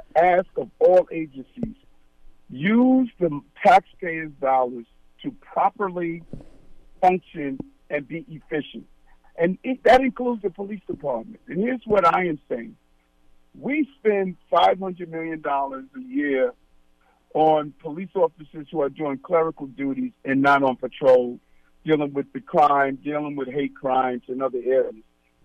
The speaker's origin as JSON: {"language": "English", "town": "Brooklyn", "region": "New York", "country": "United States", "tie": "born there", "said": "Yes, I was born in Brownsville, Brooklyn, and really my journey is the journey that everyday New Yorkers are experiencing."}